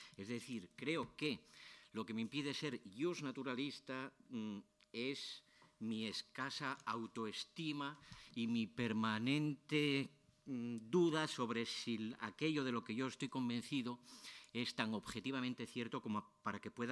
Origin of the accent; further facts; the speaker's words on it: Asturias, Spain; Creo que mi ironía se debe a dos factores naturales, como son que soy asturiano y que soy positivista.